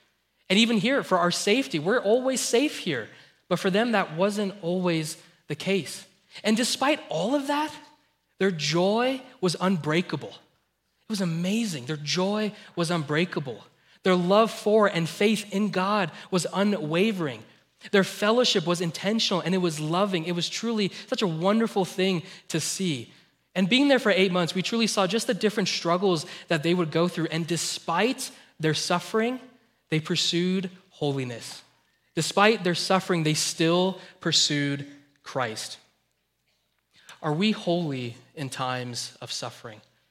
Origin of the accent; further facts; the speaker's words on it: Colorado, United States; So if you know me, you know that I grew up here in Colorado. I was raised here in Colorado, but my family is actually from India.